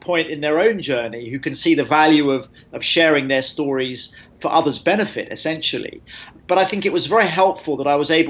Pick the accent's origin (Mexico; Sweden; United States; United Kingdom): United Kingdom; Well, I'm a British journalist.